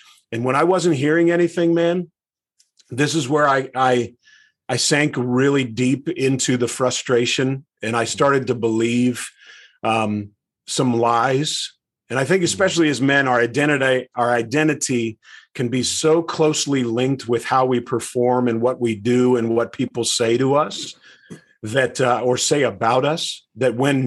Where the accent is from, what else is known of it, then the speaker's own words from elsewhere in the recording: Pittsburgh, Pennsylvania, United States; So, dude, growing up in Pittsburgh my whole life, I'm like, either way, this is going to be awesome because I get to have lunch with Coach Tomlin. Are you kidding me? A kid who grew up in Beaver County.